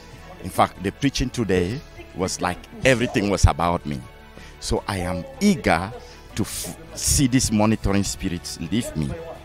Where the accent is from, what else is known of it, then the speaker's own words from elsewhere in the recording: Canada; also born or lived in Cameroon; I'm from Canada, but I was born in Cameroon.